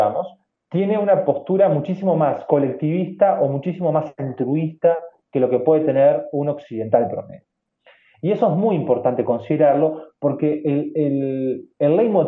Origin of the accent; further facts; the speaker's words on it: Uruguay; nos va a pasar, como uruguayos, como gobierno uruguayo